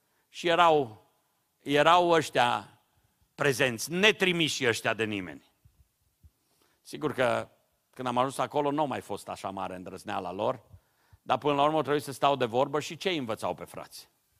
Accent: Romania; Acum eu vin din România, nu știu dacă la dumneavoastră se întâmplă asta. Avem biserici mai mici în țară.

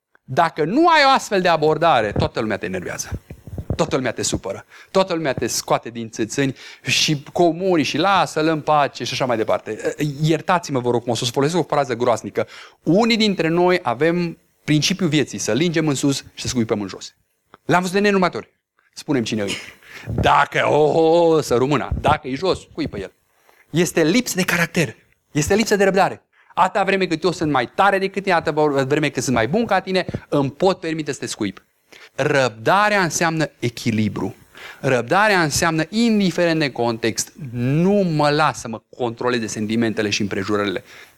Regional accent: Oradea, Bihor County, Romania; aveam pe vremuri în copilărie un coleg de clasă. Noi suntem din Oradea și în Oradea sunt foarte mulți maghiari.

